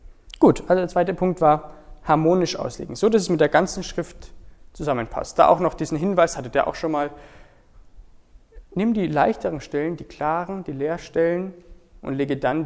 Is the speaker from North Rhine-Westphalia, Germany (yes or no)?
no; Bavaria, Germany; ich komme aus Oberbayern, vielleicht hört man das, selbst da sind schon manche Dinge anders, kulturell.